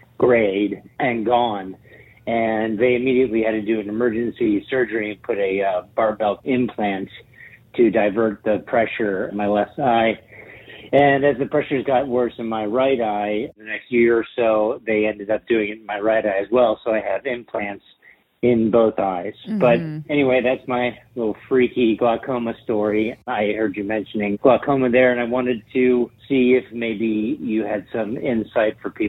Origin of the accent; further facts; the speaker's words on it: Los Angeles, California, United States; I'm from Los Angeles.